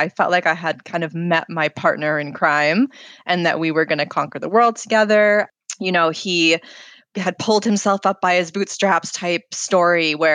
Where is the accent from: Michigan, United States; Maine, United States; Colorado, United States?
Maine, United States; now in New York, United States; And I had moved to New York a couple years prior. I'm from Maine originally.